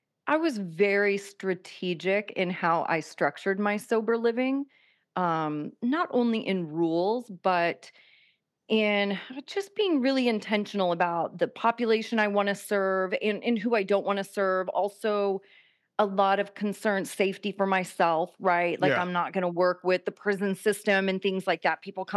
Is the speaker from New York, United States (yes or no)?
no; Kansas City, Missouri, United States; I grew up in Kansas City.